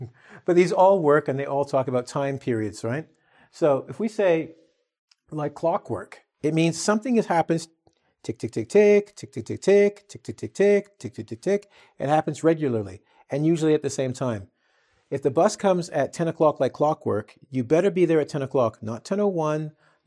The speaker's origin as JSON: {"language": "English", "region": "England", "country": "United Kingdom", "said": "And he knew I was from England, and he goes, so do you guys have an English week?"}